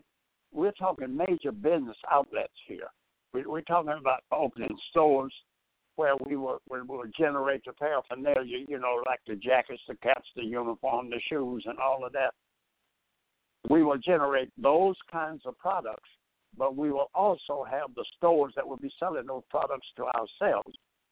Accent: Warren, Arkansas, United States; moved away as an adult; also born or lived in Rising; I was born 91 years ago in Arkansas. I'm originally from Rising, Arkansas. And I was raised in Warren, Arkansas. When I graduated from high school in Warren, I left Arkansas, Los Angeles, where my mother was, to join her there.

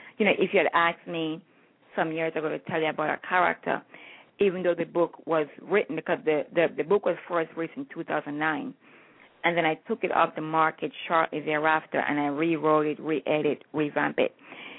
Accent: New York, United States; You know, because I'm from New York, so folks who say, oh, my God, you're from New York

